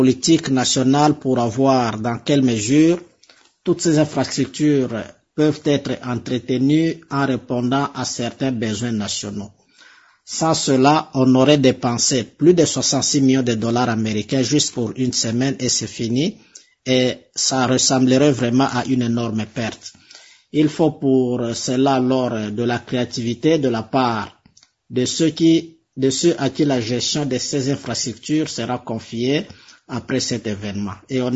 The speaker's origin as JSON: {"language": "French", "country": "DR Congo", "said": "chez nous en République démocratique du Congo"}